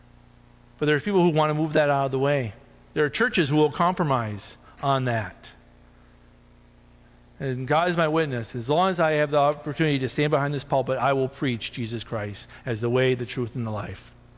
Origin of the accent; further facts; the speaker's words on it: United States; I'm an American. I have a right.